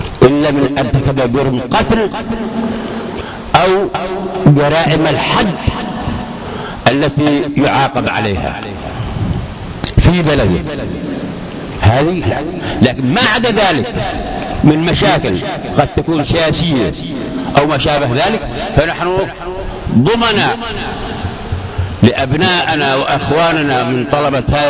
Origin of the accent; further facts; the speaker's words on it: Yemen; فهذا واجبنا نحن أبناء اليمن في هذه المحافظات